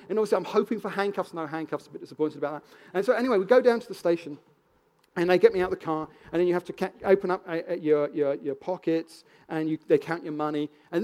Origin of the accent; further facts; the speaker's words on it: Wimbledon, London, United Kingdom; especially when they discover that I'm from Wimbledon.